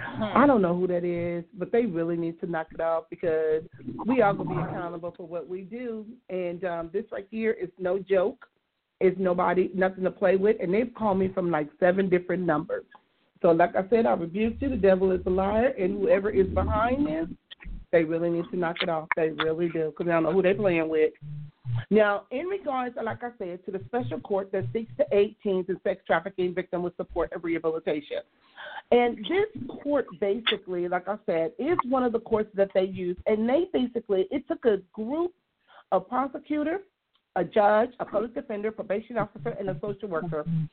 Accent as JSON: {"language": "English", "town": "Compton", "region": "California", "country": "United States", "tie": "born or raised there", "said": "because me growing up in Compton, I wouldn't have known where to go."}